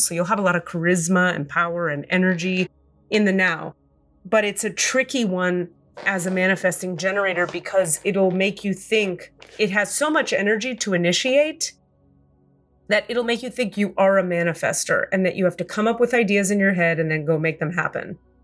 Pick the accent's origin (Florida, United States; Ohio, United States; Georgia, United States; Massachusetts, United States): Florida, United States; Miami; the area code of Miami is 305, and I was born and raised in Miami.